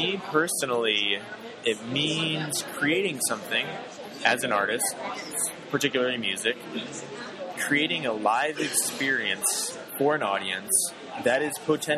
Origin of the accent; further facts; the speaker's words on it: Cedar Rapids, Iowa, United States; So, I'm originally from Iowa, Cedar Rapids, Iowa. You know, it's a city, not too big, about 150,000. Spent most of my life, actually all of my life there.